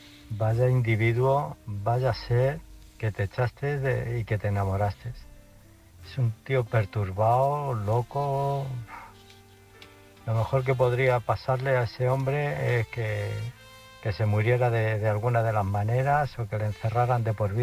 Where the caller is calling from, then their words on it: Illescas, Castilla-La Mancha, Spain; de Illescas.